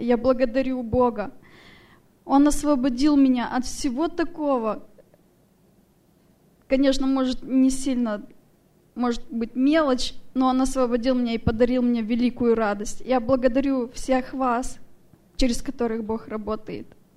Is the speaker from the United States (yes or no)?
yes; Sacramento, California, United States; Здравствуйте … я из Сакраменто.